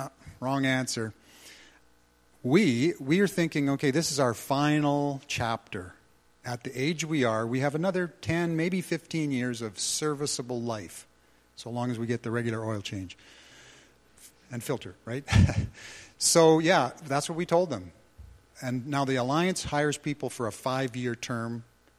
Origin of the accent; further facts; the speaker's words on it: Edmonton, Alberta, Canada; And I grew up in Edmonton.